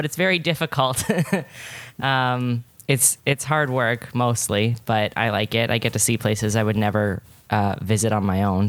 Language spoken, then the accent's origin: English; Ontario, Canada; Yeah, I live in Toronto. I grew up just outside of it.